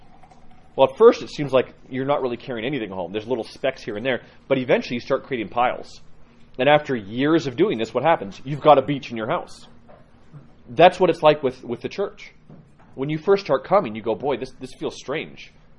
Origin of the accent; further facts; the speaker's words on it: California, United States; now in Salt Lake City, United States; no one goes to Salt Lake here to go to the beach, from what I understand, but I grew up in California